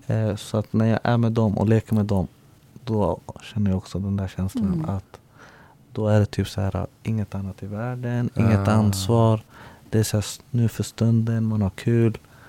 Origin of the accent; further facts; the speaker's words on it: Örebro, Örebro County, Sweden; när man växer upp i ett område, jag kommer från Vivalla.